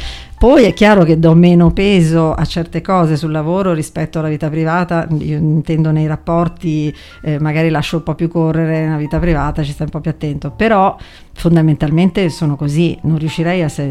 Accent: Genoa, Liguria, Italy; E io sono anche genovese, però comunque...

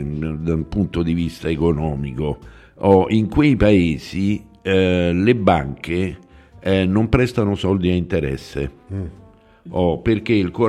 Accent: Rome, Lazio, Italy

